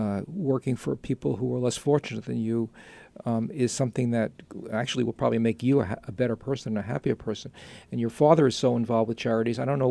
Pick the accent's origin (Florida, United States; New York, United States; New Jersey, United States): New York, United States; I'm from New York, as you've guessed